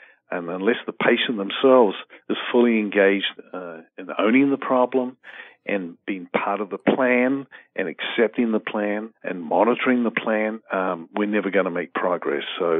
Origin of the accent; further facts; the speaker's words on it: New Zealand; moved away as an adult; now in United States; I'm originally from New Zealand, and I came to the United States as a graduate student.